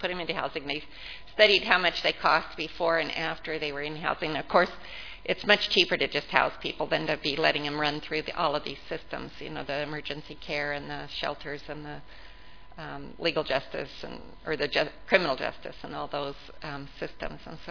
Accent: Los Angeles, California, United States; We hardly saw any homeless when I grew up in the Los Angeles area.

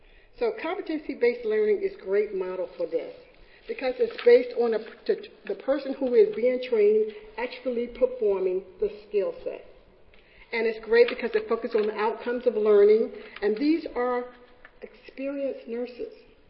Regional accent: California, United States; Well, I'm from California. We know we've had a lot of disasters.

